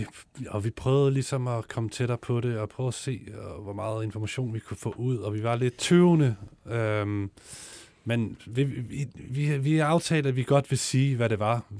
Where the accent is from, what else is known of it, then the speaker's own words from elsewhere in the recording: Østerbro, Capital Region, Denmark; og jeg er fra Østerbro.